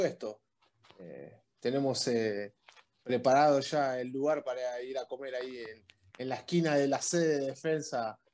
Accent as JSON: {"language": "Spanish", "town": "Florencio Varela", "region": "Buenos Aires Province", "country": "Argentina", "tie": "born there", "said": "Yo nací en Florencio Varela, que es la ciudad natal de Defensa y Justicia."}